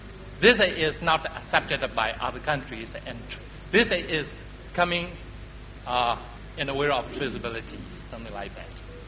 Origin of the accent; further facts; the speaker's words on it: Myanmar; English is a second language; I am from Union of Myanmar.